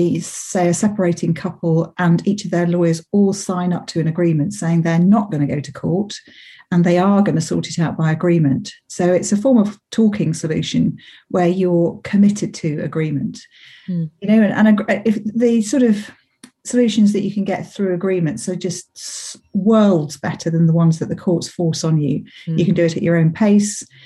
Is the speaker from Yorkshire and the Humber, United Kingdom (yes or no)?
yes; Doncaster, Yorkshire and the Humber, United Kingdom; now in Sussex, United Kingdom; I live in Sussex these days. I come from Yorkshire, born in Doncaster. And live on the edge of the South Downs